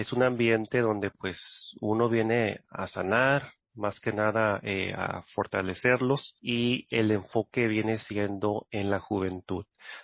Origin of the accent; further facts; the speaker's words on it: California, United States; also born or lived in San Diego; Yo nací en San Diego, California, pero me crié aquí en el centro de California. Tengo ya más de 30 años aquí en el Valle.